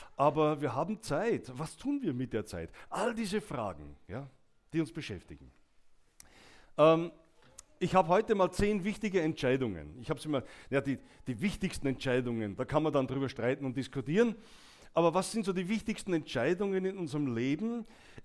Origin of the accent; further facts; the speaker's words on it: Austria; wenn man bei uns in Österreich sagt